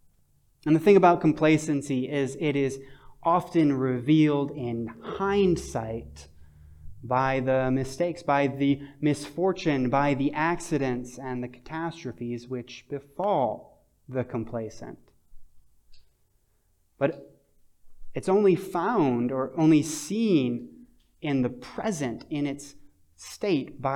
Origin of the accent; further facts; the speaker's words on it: Michigan, United States; I come from Michigan, so we don't have mountains.